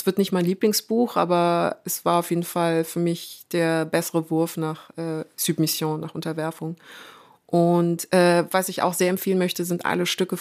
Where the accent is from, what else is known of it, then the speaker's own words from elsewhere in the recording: Munich, Bavaria, Germany; born there; Und ich bin gebürtige Münchnerin.